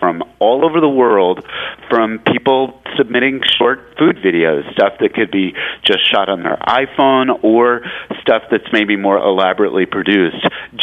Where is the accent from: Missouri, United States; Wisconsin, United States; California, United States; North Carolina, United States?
California, United States; Actually, the very first story that I did do was down in Baltimore, which is a place my parents come from. I'm originally from California